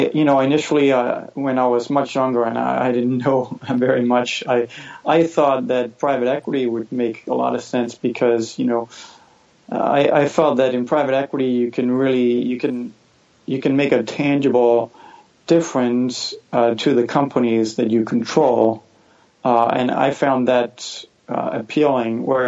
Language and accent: English; Denmark; English is a second language; moved away as an adult; now in United States; Yeah, so I was born and raised in Denmark.